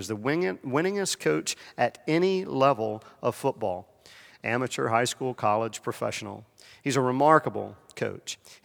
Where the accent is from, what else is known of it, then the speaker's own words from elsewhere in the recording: South Carolina, United States; I grew up in South Carolina, and they were our rivals.